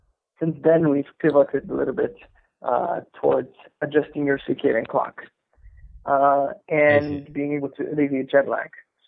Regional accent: Poland; moved away as an adult; now in United States; I started at the University of Warsaw in my home country in Poland, and then transferred to a Cal State.

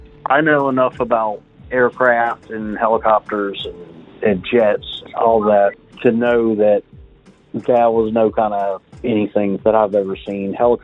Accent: Missouri, United States; I'm from Missouri.

